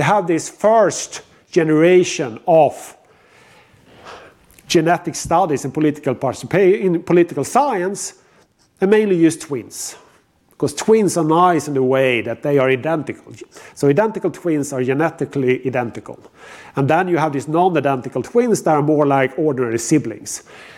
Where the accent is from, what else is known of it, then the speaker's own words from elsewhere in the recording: Sweden; not only because I'm from Sweden